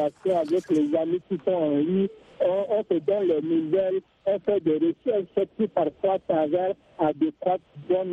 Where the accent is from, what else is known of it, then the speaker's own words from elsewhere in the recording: Gabon; c'est vraiment exorbitant ici chez nous au Sabon.